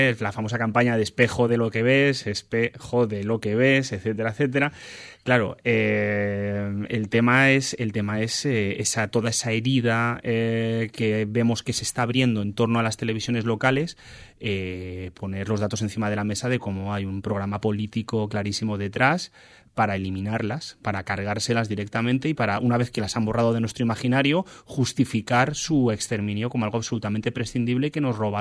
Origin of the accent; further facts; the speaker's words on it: Madrid, Community of Madrid, Spain; Madrileño de Madrid, de Madrid con Z.